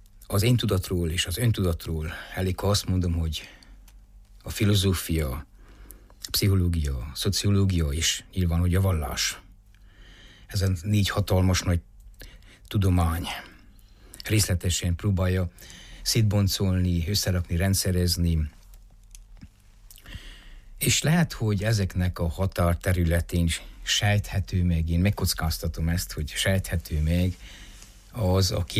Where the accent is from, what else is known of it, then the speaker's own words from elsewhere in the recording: Racoșu de Sus, Covasna, Romania; also born or lived in Sfântu Gheorghe; Iskoláimot Felsőrákoson, a Kovászna megyéhez tartozó kistérségben, Miklósvárszéken, majd Sepsiszentgyörgyön folytattam, ahol érettségiztem